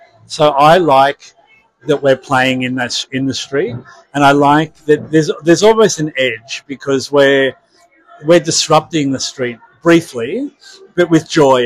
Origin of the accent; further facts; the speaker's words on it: Australia; It's hard for me to answer because I am Australian